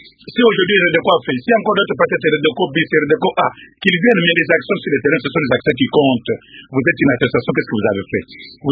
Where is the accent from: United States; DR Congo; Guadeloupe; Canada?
DR Congo; Kazumba, Kasaï-Central; Si vous voulez, je suis de Kazumba.